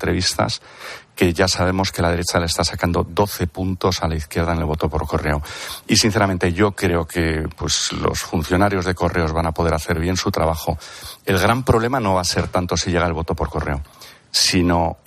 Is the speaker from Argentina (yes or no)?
no; Spain; los españoles, como latinos que somos, lo dejamos todo para el final